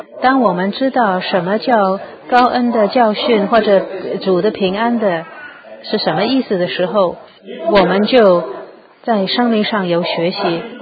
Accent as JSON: {"language": "Chinese", "region": "Guangdong", "country": "China", "said": "好像我们广东人说啰啰晕就不舒服，觉得不舒服的意思"}